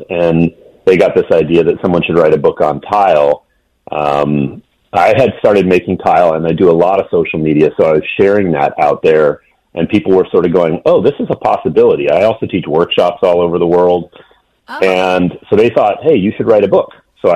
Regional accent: Vermont, United States; also born or lived in Seattle, Washington; I'm originally from Vermont, but I grew up in Seattle and in Vermont as well, which is kind of a strange bi-coastal situation.

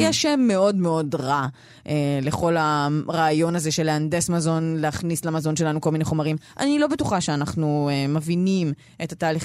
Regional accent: Northern Israel, Israel; אני מהצפון במקור, לא להפחיד אותי עם לנסוע צפונה.

